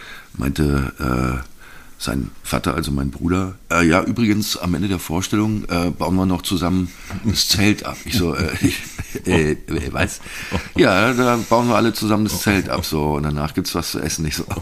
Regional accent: Bavaria, Germany; Genauer gesagt war das in Unterfranken. Ist ja außerhalb von Deutschland, da komme ich nämlich her. Ich bin gar nicht deutsch, ich bin Unterfranke.

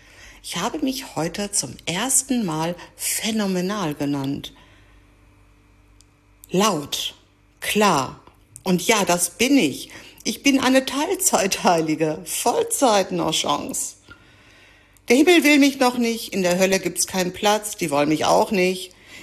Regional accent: Greece; Ich bin Griechin und kann mein Griechisch nicht mal richtig. Ich rolle das R wie eine Französin auf Rotwein.

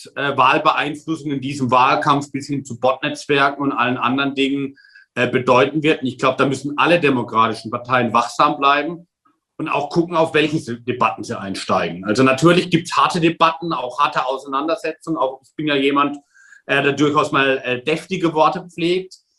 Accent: Wörth am Rhein, Rhineland-Palatinate, Germany; Ich komme selbst aus einer Stadt, in meiner Heimatgemeinde in Wörth am Rhein steht die größte Lkw-Fabrik der Welt.

